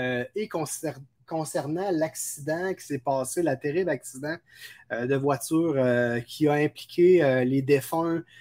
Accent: Lévis, Quebec, Canada; nous, chers auditeurs, on est de Lévis, du côté de Québec, sur la Rive-Sud.

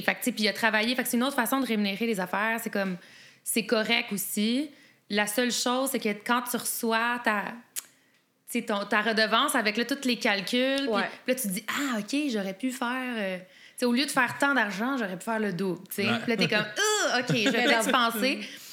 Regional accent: Quebec, Canada; accent: Québécois; moi, j'ai un gros accent anglais. Tu sais, c'est un peu moins pire quand je chante, mais j'ai l'accent québécois très prononcé.

